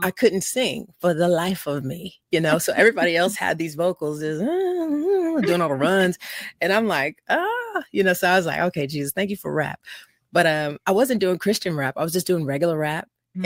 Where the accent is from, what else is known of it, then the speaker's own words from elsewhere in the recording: Evansville, Indiana, United States; I loved growing up in Evansville, Indiana. Back in the day, it was super safe.